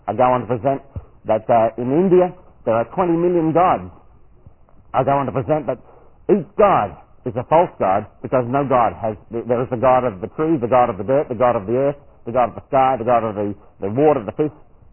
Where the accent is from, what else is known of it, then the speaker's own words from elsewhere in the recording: Australia; I was presenting myself as an Australian. I served in Vietnam.